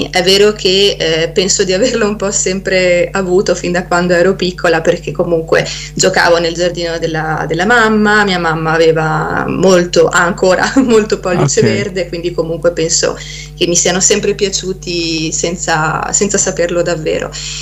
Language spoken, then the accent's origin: Italian; Veneto, Italy; now in Tuscany, Italy; io sono veneta, vivo in Toscana dal 2013, ho studiato turismo alle superiori e all'università a Padova